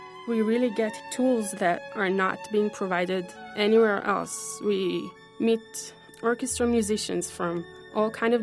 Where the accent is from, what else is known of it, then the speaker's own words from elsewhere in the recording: Rehovot, Central District, Israel; One day we came back from a concert of the chamber orchestra in my hometown, Rehovot.